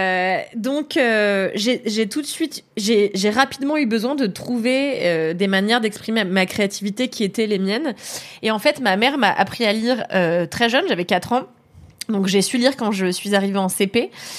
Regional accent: Levallois-Perret, Île-de-France, France; j'ai grandi à Levallois, dans une école de blancs, avec des blancs riches, que moi, j'étais pas blanche, que j'étais pas blanche, mais à la fois, j'étais pas d'origine nord-africaine

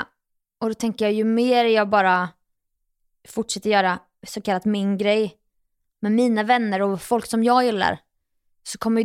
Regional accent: Jönköping, Jönköping County, Sweden; slippa att gå i mina egna gamla fotspår hemma i Jönköping.

